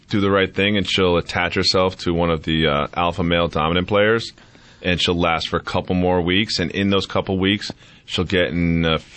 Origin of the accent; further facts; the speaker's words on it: Amherst, Massachusetts, United States; what about CJ, the punter from the University of Massachusetts from my hometown, Amherst, Massachusetts?